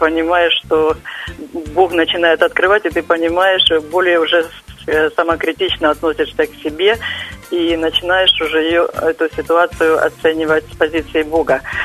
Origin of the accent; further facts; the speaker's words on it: Kharkiv Oblast, Ukraine; я из Харьковской области.